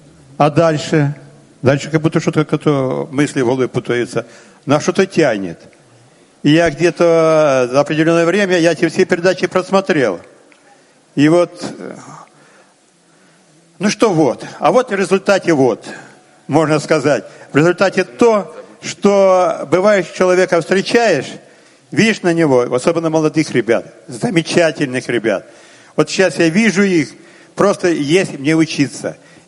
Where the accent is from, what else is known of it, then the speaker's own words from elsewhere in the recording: Ukraine; Я с Украины